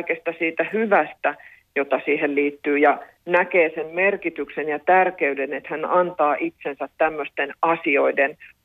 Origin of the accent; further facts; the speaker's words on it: Espoo, Uusimaa, Finland; kun me siellä meidän kotikonnuilla Espoon rantaraitilla merenrannassa kävellään